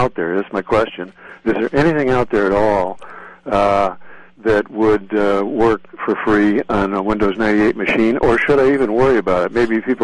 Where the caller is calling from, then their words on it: Vienna, Virginia, United States; Yeah, Vienna, Virginia, a suburb of Washington, D.C. I'm a longtime listener.